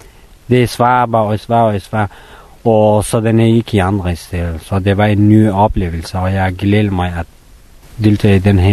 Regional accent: Afghanistan; Danish is a second language; now in Denmark; jeg er opvokset i Afghanistan, og jeg har oplevet en masse dårlige hele mit liv

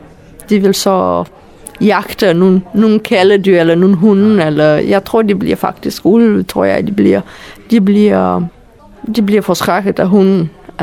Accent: Romania; Danish is a second language; now in Denmark; Fra nordøste del af Rumænien.

